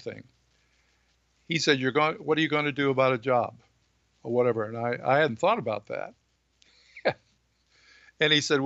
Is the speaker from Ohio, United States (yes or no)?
yes; Cleveland, Ohio, United States; I'm from Cleveland, Ohio originally, and my mother and my father, they were working people. And I was born in 1938.